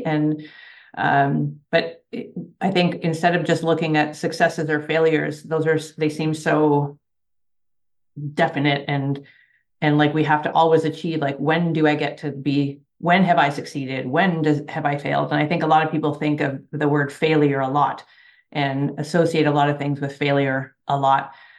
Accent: Canada; I'm Canadian.

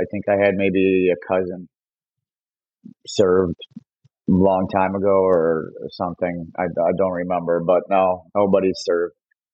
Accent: Alsip, Illinois, United States; Yeah. So I'm from Alsip, Palos Heights, south suburbs of Chicago.

